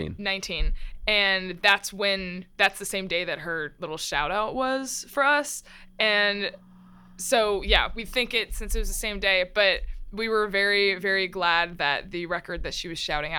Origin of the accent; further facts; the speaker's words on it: Tampa, Florida, United States; now in Miami, United States; Andy was born and raised in Miami, which is now where I live, but I was born and raised in Tampa.